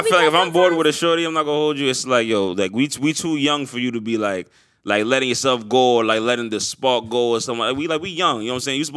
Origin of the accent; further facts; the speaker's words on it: New York, United States; Remember, I'm from New York, so it's all types of shit to get into.